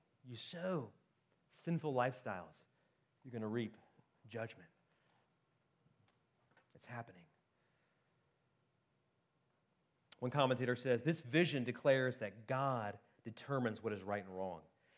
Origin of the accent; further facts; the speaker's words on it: Ohio, United States; I just read about my home state of Ohio.